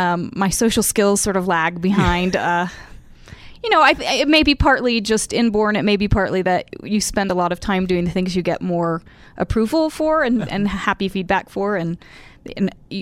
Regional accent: New Jersey, United States; No, I'm a lifer. I grew up in New Jersey. I'm from a very large family, 11 children.

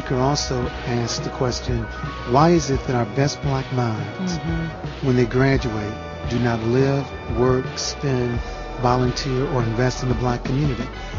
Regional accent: Chicago, Illinois, United States; Like in my hometown, Chicago, Reverend Meeks at Salem Baptist Church, there were 42 liquor stores in a 50-block neighborhood.

